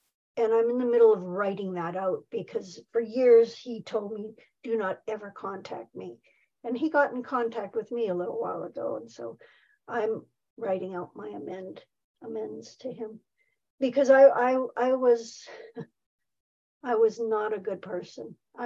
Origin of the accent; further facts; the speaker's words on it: Saskatoon, Saskatchewan, Canada; now in British Columbia, Canada; I do miss my hometown for sure. I get back and visit, but I love it here. And it was also the place where I had my son, you know, and it is the place I've gotten sober. And one of the things when I was back in Saskatoon